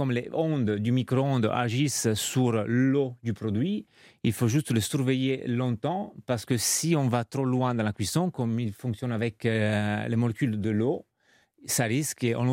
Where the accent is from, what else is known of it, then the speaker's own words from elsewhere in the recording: Liguria, Italy; En Italie, dans les terres de la Ligurie, donc pas loin de la frontière avec Menton, Nice, dans les terres.